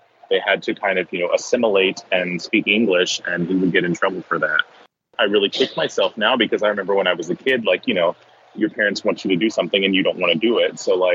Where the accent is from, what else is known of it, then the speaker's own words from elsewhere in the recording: Oklahoma, United States; Yeah, so I'm Choctaw from the Choctaw Nation of Oklahoma. My dad is full-blood Choctaw. My mom was almost full-blood.